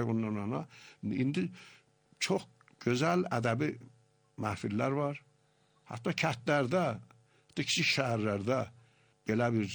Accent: Iran; Bu, təbiidir ki, biz İranlıyıq və İran millətinin bütün qolu

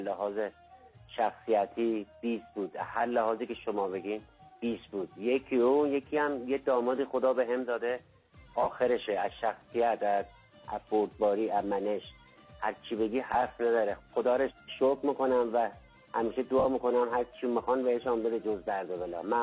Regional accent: Hamadan, Iran; از همدان.

